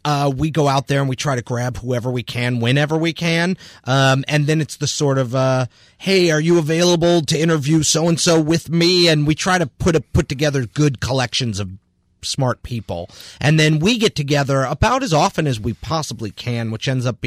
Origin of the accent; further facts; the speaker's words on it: Chicago, Illinois, United States; I grew up in Chicago, and I did theater out here for years and years and years.